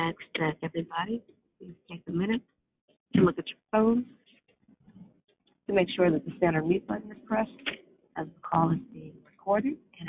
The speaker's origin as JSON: {"language": "English", "region": "Arizona", "country": "United States", "said": "from Arizona. I'm your hostess this morning."}